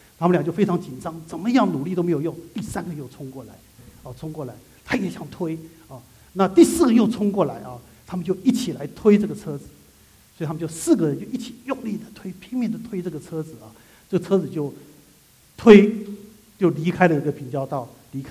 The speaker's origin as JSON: {"language": "Chinese", "country": "China", "lives_now": "United States", "said": "今天我们是一个中国人，我们住在湾区"}